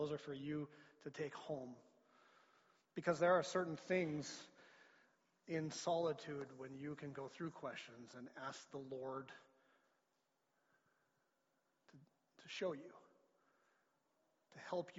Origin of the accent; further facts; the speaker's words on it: Creston, British Columbia, Canada; also born or lived in Lethbridge; now in Trail, Canada; I came from Lethbridge but grew up in Creston.